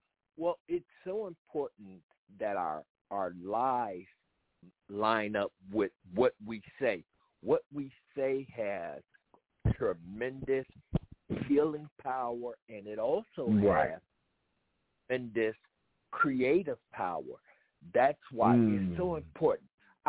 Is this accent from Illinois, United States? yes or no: yes; Chicago, Illinois, United States; Hey, you guys … I am from Chicago.